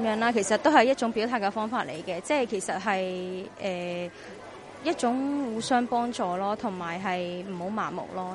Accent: Hong Kong; 即是比其他人知道其實我們香港人都是很團結的這樣

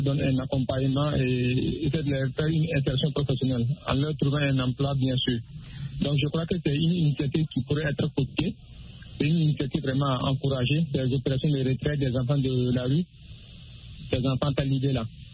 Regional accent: Burkina Faso; Et chez nous, au Burkina, le ministère de l'Action sociale a initié des opérations de retrait de ces enfants dans les rues.

